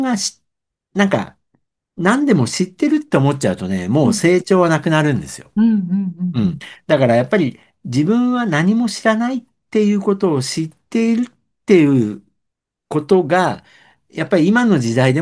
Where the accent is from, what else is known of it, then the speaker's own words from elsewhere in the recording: Kanto, Japan; born there; 私は関東の生まれで、親も東京にいたので、選択肢がなかったっていうのもあるんですけど、